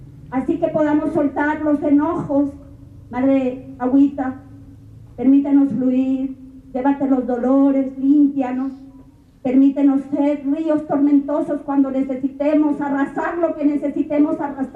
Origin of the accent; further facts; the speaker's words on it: Ecuador; Venimos caminando desde lejos, venimos desde Ecuador